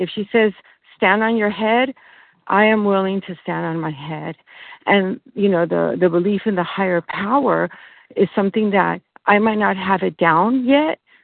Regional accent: California, United States; I'm from California.

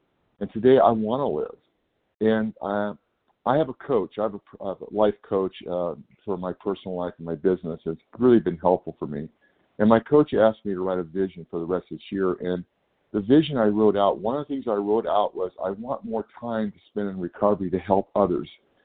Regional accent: California, United States; Yes, good morning. … I'm from California.

